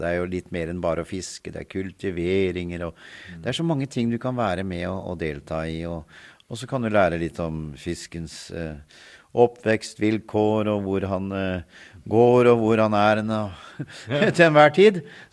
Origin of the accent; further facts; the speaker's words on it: Grong, Trøndelag, Norway; Ja, det har nede hos oss, der jeg kommer ifra da, Grong.